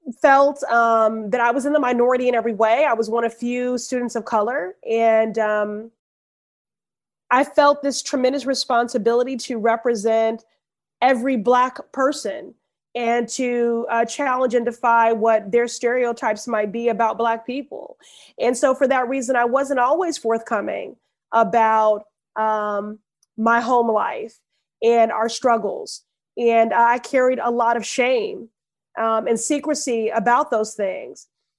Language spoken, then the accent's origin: English; Chicago, Illinois, United States; And then growing up in Chicago, where I saw a female mayor in Jane Byrne and a Black mayor in Harold Washington.